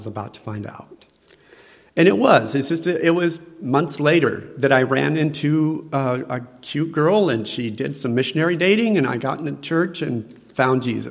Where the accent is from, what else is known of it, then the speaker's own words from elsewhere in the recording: Phoenix, Arizona, United States; And I came from Phoenix, Arizona. My high school, the guys that were Latinos they beat me up behind lockers sometimes.